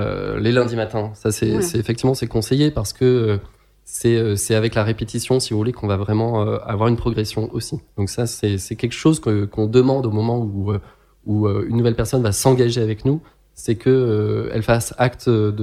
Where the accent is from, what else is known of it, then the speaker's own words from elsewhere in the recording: Grenoble, Auvergne-Rhône-Alpes, France; Moi, je suis de Grenoble.